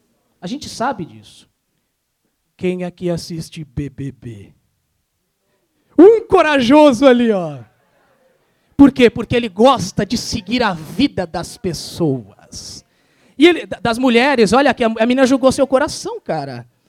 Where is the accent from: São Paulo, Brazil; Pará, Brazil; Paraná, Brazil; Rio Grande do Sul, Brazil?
São Paulo, Brazil; accent: paulistano; eu tenho sotaque de paulistano, tá bom?